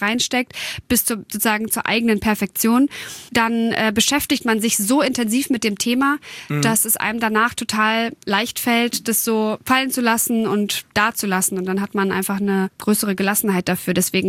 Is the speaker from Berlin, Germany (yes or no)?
no; Hanover, Lower Saxony, Germany; born or raised there